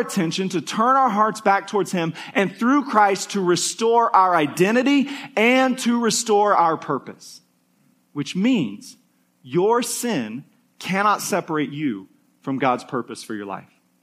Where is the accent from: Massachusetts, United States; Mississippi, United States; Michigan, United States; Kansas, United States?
Kansas, United States; when I was a kid, I grew up in Kansas, so we would watch Chiefs games every Sunday.